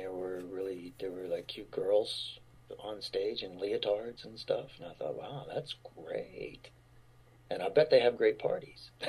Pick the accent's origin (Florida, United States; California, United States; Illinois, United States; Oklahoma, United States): Oklahoma, United States; Fort Sill; born there; also born or lived in El Paso, Texas / Colorado Springs, Colorado / West Germany / Atlanta, Georgia; But yeah, I was born in Fort Sill, Oklahoma. Moved to Fort Bliss in El Paso, Texas. Moved to Fort Carson in Boulder, Colorado, or Colorado Springs. Moved to Peden Barracks in West Germany.